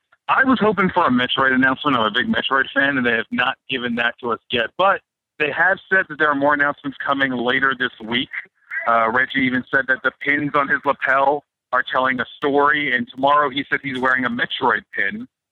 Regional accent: Canada; Now, as you know, Jeff, I'm Canadian.

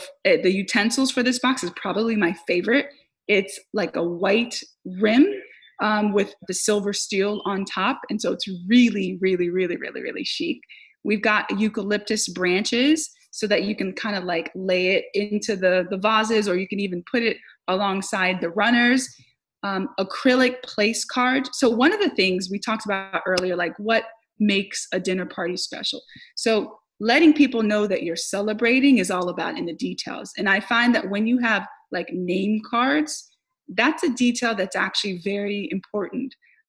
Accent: Haiti; I mentioned earlier, I'm from Haiti.

